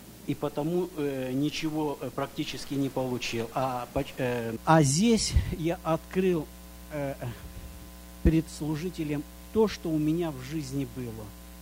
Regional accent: Sacramento, California, United States; я из Сакраменто.

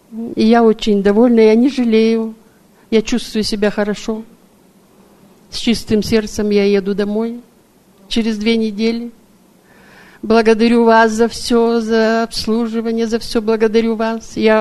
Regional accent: Adygea, Russia; moved away as an adult; now in United States; я из Адыгеи, с России. А я не собиралась сюда, я не думала, что я попаду в Америку.

